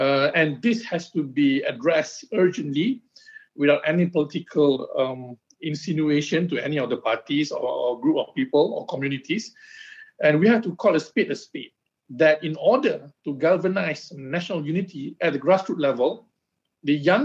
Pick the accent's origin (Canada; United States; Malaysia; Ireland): Malaysia; Gombak, Selangor; Like when I was growing up in Melawati in Gombak 20 years ago.